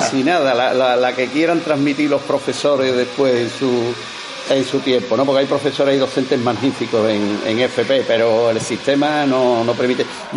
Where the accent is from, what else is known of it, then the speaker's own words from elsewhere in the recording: Seville, Andalusia, Spain; lo primero que hacen es devolverme a mi pueblo. Entonces me encuentro una Sevilla que es la que me encuentro muy a gusto, que es la Sevilla de la periferia, no la Sevilla intramuros de la que habla tanta gente, sino de la Sevilla de la periferia, en la que yo me he criado